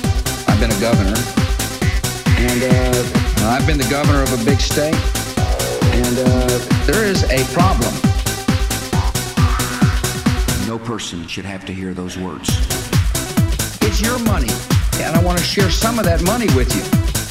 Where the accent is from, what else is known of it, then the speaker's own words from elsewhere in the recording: Texas, United States; I'm from Texas.